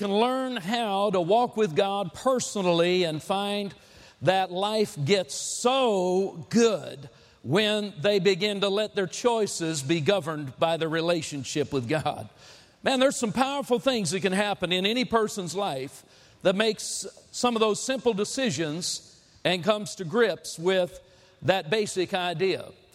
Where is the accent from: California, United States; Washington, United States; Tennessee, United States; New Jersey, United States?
California, United States; moved away as an adult; also born or lived in Texas; now in Arlington, United States; we come from Arlington, Texas. Grew up first in California, actually. Escaped and made it to Texas a number of years back in 1976.